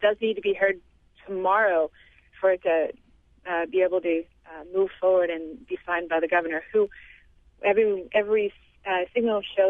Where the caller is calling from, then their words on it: Denver, Colorado, United States; I'm calling from Denver.